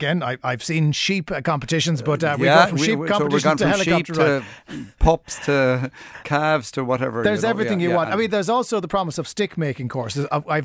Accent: Ballintemple, Munster, Ireland; round the corner from where I grew up in Ballintemple

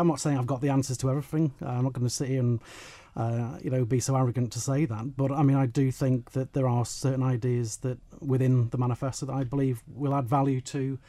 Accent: Port St Mary, Isle of Man; now in Arbury; Yeah, well, I'm 36 years old. I was born and raised in Port St Mary. I now live in Arbury with my partner and son.

